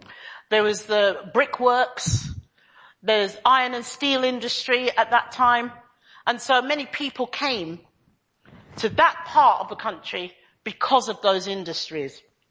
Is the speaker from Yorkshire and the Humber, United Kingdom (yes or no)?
no; East of England, United Kingdom; I grew up in Bedfordshire, as I've said to you before, on many occasions.